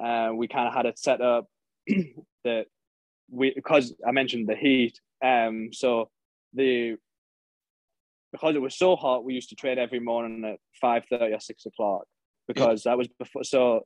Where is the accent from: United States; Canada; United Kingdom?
United Kingdom; Sunderland, North East England; no, I'm from England. They're like, oh, whereabouts? And then I usually say Sunderland